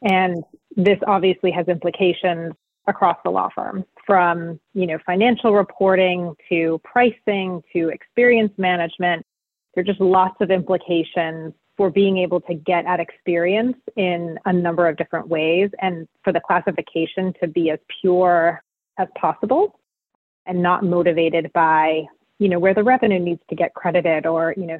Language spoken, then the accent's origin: English; Florida, United States; moved away as an adult; now in Massachusetts, United States; So I moved to Massachusetts in 2004 from South Florida, and that's where I grew up and went to college.